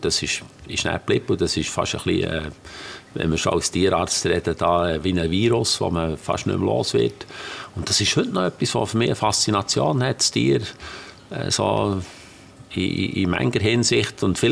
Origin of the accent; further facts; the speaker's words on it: Bern, Switzerland; Als Berner wäre das ganz schlimm, wenn man Pferd sagt. Das tut mir in die Ohren weh. Für einen Berner ist ein Ross ein Ross.